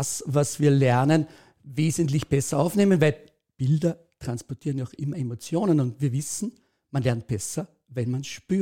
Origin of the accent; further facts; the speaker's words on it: Austria; Ich komme aus Österreich.